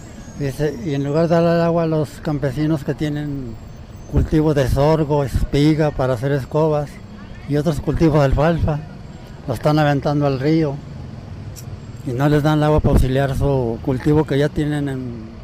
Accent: Gómez Palacio, Durango, Mexico; De Gómez Palacio, Durango.

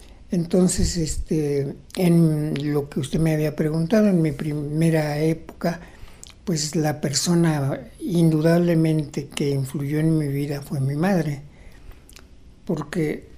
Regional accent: Michoacán, Mexico; Yo, por ejemplo, recorría esa distancia entre mi pueblo y Morelia llevando leña en un burro o carbón. Un niño de menos de 10 años haciendo ese viaje

